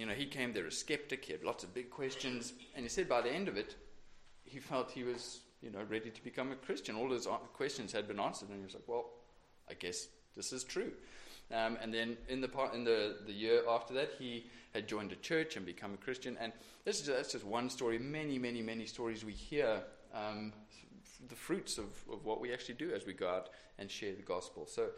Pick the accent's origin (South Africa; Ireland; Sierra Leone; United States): South Africa; moved away as an adult; as you can tell from my accent. I'm not really around from around these parts. I'm from sunny South Africa. And I've been in the country for just on 8 months after having come out.